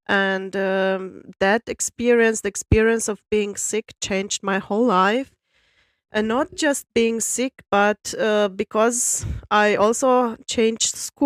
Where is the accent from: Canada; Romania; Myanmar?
Romania; Brasov, Brașov County; now in Frankfurt, Germany; I am a teacher in Frankfurt, Germany, but I'm originally from Romania, from Brasov, from the beautiful city of Brasov, which is in Transylvania.